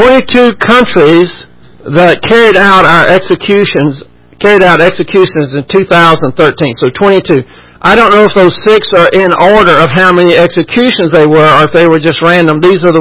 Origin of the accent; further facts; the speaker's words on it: Texas, United States; You know, I'm glad that I'm a Texan for several reasons